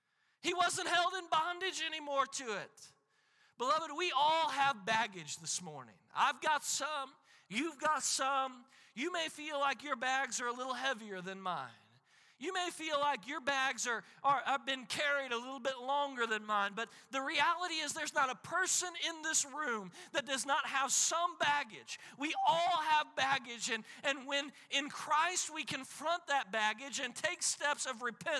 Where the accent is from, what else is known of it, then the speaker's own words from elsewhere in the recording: Illinois, United States; I was given an opportunity to go back to my hometown and pastor a church, and Miss Kelly and I prayed about it considerably because there's a part of me that would like to go back to God's promised land of Illinois